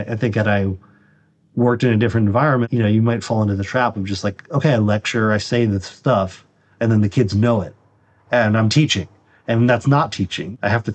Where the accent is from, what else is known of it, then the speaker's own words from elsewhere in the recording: Pittsford, New York, United States; I'm originally from upstate New York, just outside of Rochester, a town called Pittsford.